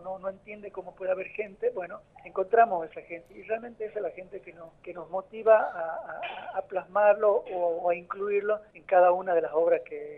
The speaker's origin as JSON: {"language": "Spanish", "region": "Salta", "country": "Argentina", "said": "este año somos 2 salteños"}